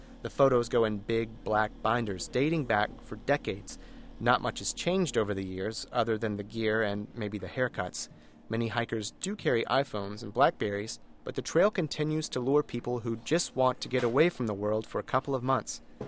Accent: South Carolina, United States; We grew up together in South Carolina.

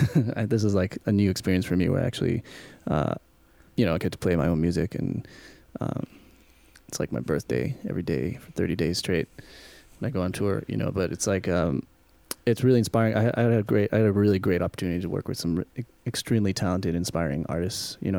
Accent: United States; I mean, I'm American, but I spoke Japanese.

